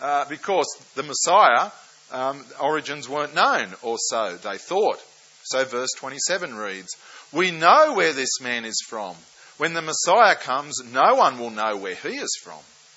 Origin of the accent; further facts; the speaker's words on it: Lakemba, New South Wales, Australia; People from time to time ask me, where did you grow up? And sometimes I have to admit, with a tinge of embarrassment, I say, Lakemba. Lakemba, a working class suburb then and the Muslim heartland of the southwest now.